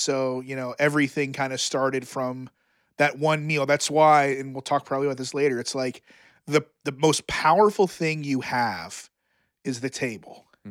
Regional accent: Youngstown, Ohio, United States; I mean, I grew up in Northeast Ohio. Youngstown, Ohio is a diverse, like, African-American.

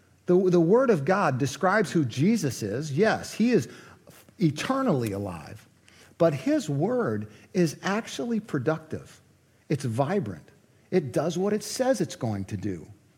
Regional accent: Cleveland, Ohio, United States; I'm from Cleveland, and when the Browns play the Steelers, for the last 60 years, it has been a battle within me.

